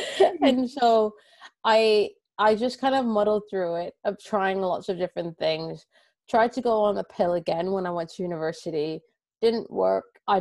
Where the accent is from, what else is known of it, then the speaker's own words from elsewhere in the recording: Toronto, Ontario, Canada; now in London, United Kingdom; Yeah, so I'm actually Canadian, so